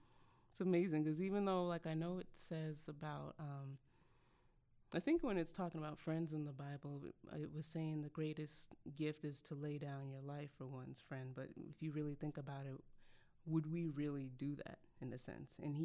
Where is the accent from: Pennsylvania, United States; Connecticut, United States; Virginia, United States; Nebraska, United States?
Connecticut, United States; now in Georgia, United States; I've been down here in Georgia for about a year and a half now. I'm originally from Connecticut.